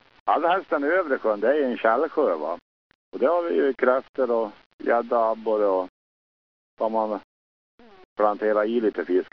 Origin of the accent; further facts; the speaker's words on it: Milsbo, Sweden; man var 25 år och man skulle bilda familj. Och då var jag hemma i Milsbo.